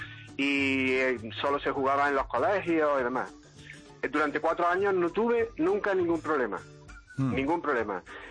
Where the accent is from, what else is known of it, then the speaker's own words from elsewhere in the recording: Córdoba, Andalusia, Spain; Yo soy de Córdoba